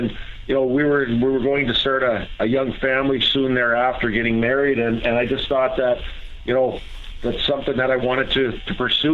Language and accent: English; Alberta, Canada; I grew up in a very, very small farming community in central Alberta in Canada. My hometown in Basha, Alberta, was about 800 people.